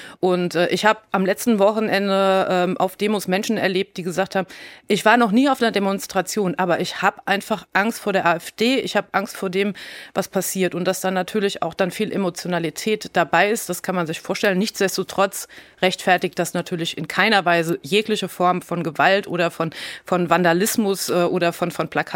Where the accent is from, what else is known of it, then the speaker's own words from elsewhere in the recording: Rhineland-Palatinate, Germany; Und ich komme ja nun hier aus Rheinland-Pfalz